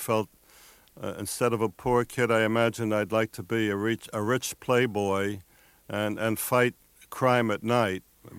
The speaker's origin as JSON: {"language": "English", "town": "New York City", "region": "New York", "country": "United States", "tie": "born or raised there", "said": "when I was a young and reckless boy growing up in the Bronx."}